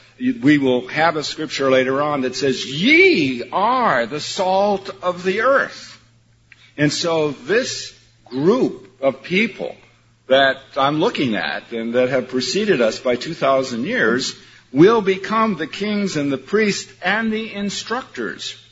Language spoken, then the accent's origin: English; Minnesota, United States; where I grew up in Minnesota, they tended to throw it on the roads in the wintertime, and it didn't help.